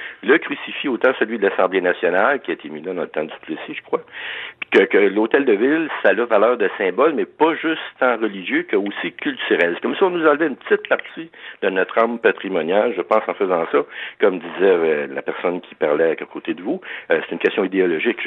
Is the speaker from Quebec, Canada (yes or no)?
yes; Quebec, Canada; moi, je suis au monde ici, je suis Québécois de naissance